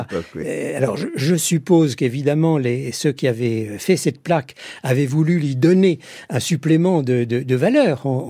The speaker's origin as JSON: {"language": "French", "country": "France", "said": "par exemple chez nous, en France, la figure du Vietnam, la figure du combattant vietnamien et de ceux qui l'aident, est une figure très fortement héroïsée."}